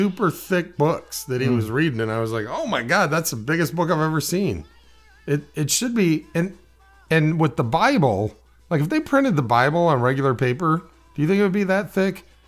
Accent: Indiana, United States; born there; Because I was going to mention why I was born in Indiana.

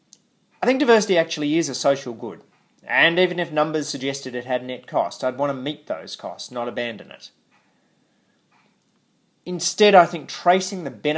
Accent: Sydney, New South Wales, Australia; Growing up in Sydney, a marker of rising diversity for me was that when I said my last name in the early 1980s, people often spelled it as

